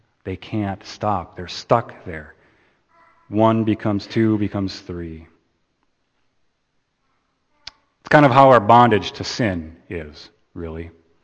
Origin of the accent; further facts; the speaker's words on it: Brooklyn, New York, United States; accent: Brooklyn; I don't know, that's my Brooklyn accent, I don't know.